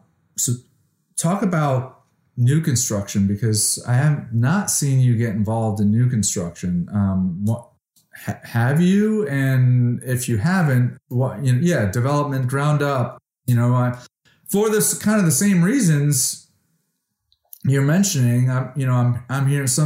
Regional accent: Connecticut, United States; also born or lived in South Florida; now in Dallas, United States; so I'm an East Coast guy. I grew up in Connecticut. I lived in South Florida for like 14 years, and I've been in the Dallas market now for 11.

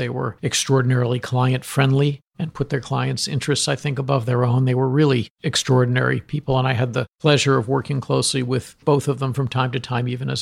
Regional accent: Boston, Massachusetts, United States; And I wasn't brought up in New York. I was brought up in Boston.

